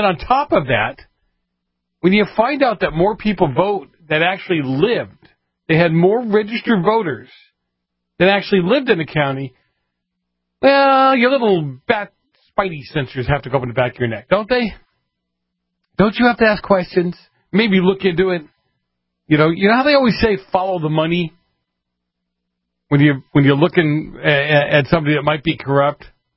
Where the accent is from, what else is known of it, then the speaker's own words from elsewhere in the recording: Massachusetts, United States; in my home state, in my old stomping grounds, Dunkin' Donuts has just gone out of their minds. I mean, isn't New England, isn't Boston, isn't Massachusetts supposed to be like the patriot place in the country?